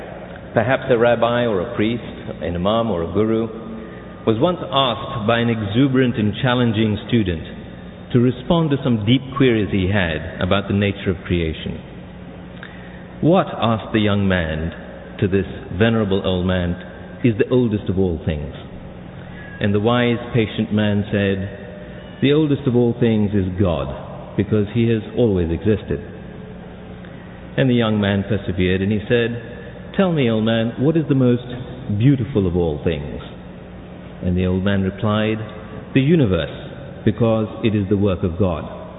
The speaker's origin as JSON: {"language": "English", "country": "United States", "said": "as an American, as an American Muslim, and a parent of two daughters who were born here"}